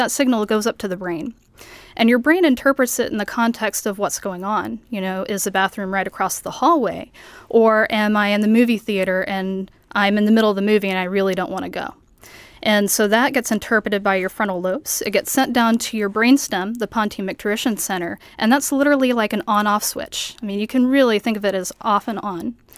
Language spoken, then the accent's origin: English; Texas, United States; Sure. Well, I'm originally from Texas. I haven't been back to Texas in a while, but I did my college and my medical school in Texas at Texas A&M and Texas Tech.